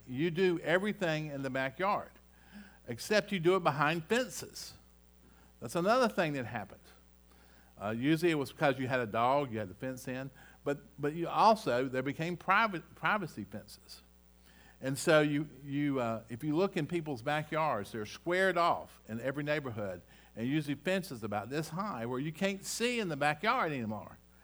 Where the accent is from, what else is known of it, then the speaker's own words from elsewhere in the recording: Rock Hill, South Carolina, United States; I grew up in the South. I'm sure none of y'all know that by now. And so I grew up in the South. I was in Rock Hill, South Carolina.